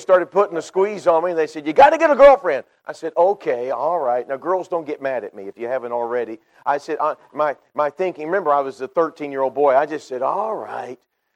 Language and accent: English; Texas, United States; Now, I grew up in Texas, where it was required that football was a part of your life.